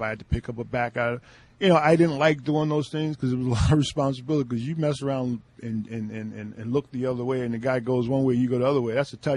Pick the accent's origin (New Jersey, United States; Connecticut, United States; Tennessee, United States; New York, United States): New Jersey, United States; Well, one, growing up in New Jersey.